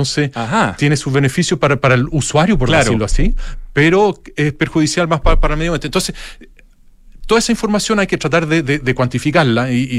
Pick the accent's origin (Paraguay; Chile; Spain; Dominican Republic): Chile; Santiago, Santiago Metropolitan Region; Eso es lo que a uno como santiaguino quizás habría pensado